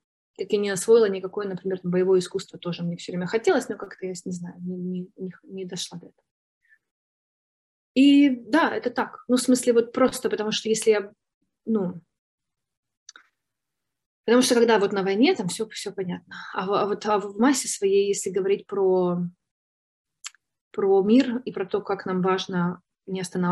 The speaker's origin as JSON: {"language": "Russian", "country": "Ukraine", "said": "потому что я же из Украины."}